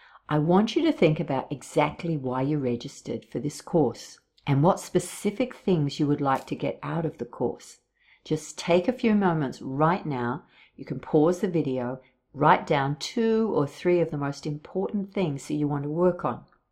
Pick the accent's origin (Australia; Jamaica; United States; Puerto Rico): Australia; now in Auckland, New Zealand; I hail from Australia, thus the accent. And I serve at the Hare Krishna School that we have here in Auckland.